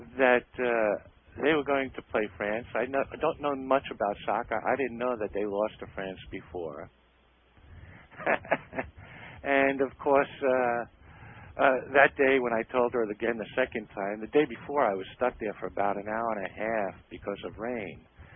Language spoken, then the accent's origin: English; Brooklyn, New York, United States; now in Florida, United States; Well, you know, I am originally from New York